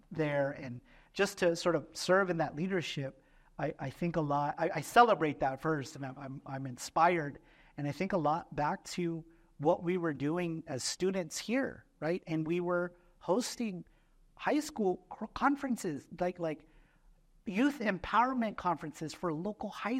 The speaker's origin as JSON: {"language": "English", "town": "Oceanside", "region": "California", "country": "United States", "tie": "born or raised there", "said": "my hometown university is Cal State San Marcos. I grew up in Oceanside. I remember when that university was being built."}